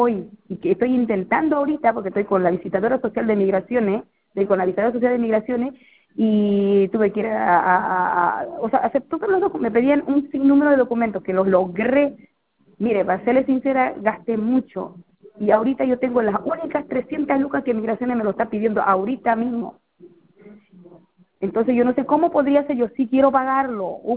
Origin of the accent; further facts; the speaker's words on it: Bolivia; yo soy del país de Bolivia